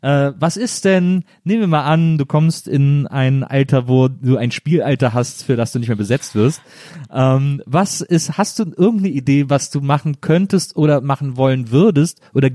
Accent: Cologne, North Rhine-Westphalia, Germany; moved away; also born or lived in Munich; ich bin ja aus Köln irgendwann weggezogen, habe auch schon an ganz vielen Orten gelebt und so.

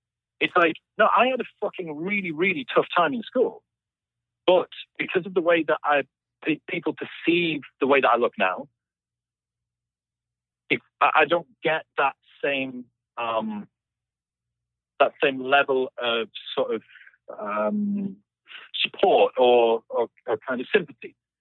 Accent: England, United Kingdom; accent: neutral, central or southern; So the place that I'm from is quite working class in the north of the UK, but my accent is much more sort of central or perhaps southern or just neutral. So I sounded different.

